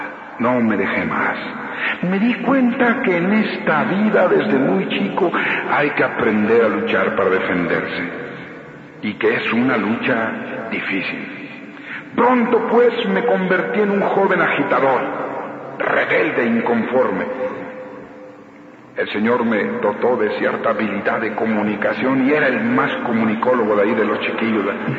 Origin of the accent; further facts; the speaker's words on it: Tepic, Nayarit, Mexico; born there; Yo nací en Tepic, Nayarit, allá en el 39, en un ejido, por allá en la marisma, tierra cálida, tierra tropical, Nayarit.